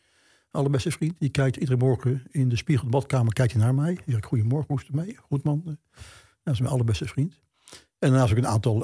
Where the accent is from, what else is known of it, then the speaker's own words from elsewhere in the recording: Belfeld, Limburg, Netherlands; also born or lived in Emmen; ik kwam uit Belfeld, dan had je een probleem. Ik heb in Emmen gewoond.